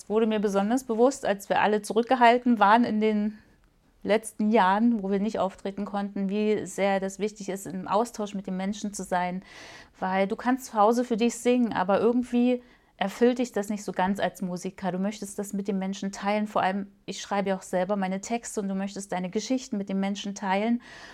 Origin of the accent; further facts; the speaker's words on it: Cottbus, Brandenburg, Germany; now in Karlsruhe, Germany; Und jetzt bin ich hier sesshaft geworden, habe aber auch noch eine kleine Wohnung in meiner Heimat und besuche dort oft meine Familie